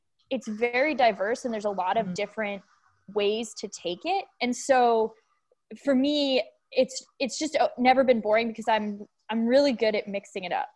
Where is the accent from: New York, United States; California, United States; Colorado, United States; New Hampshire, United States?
Colorado, United States; Boulder; I grew up in Boulder, Colorado. And I grew up skiing and doing gymnastics.